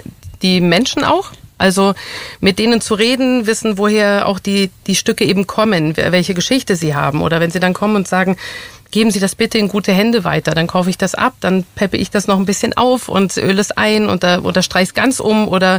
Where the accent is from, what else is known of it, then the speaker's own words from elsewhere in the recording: Saarbrücken, Saarland, Germany; Also ich bin in Saarbrücken aufgewachsen, also geboren, aufgewachsen, habe dort studiert, habe in Luxemburg gearbeitet